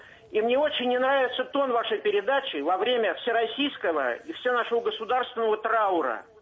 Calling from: Moscow, Russia; я из Москвы звоню.

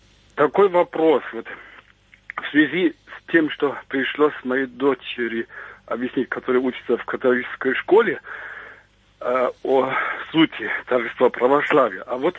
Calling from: Germany; я звоню из Германии.

